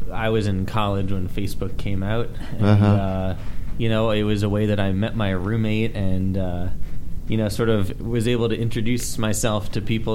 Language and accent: English; Northampton, Massachusetts, United States; I grew up in Western Massachusetts.